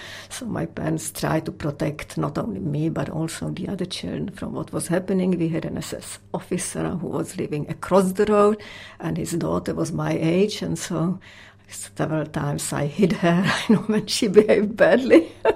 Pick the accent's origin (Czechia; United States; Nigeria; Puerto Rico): Czechia; Prague; so I never went back to Zlín, and I grew up in Prague.